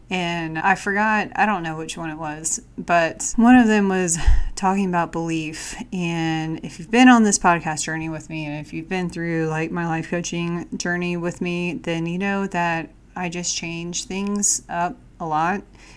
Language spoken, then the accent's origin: English; South Carolina, United States; So I grew up in South Carolina, and my family and I always went to the Carolina Cup horse race in Camden.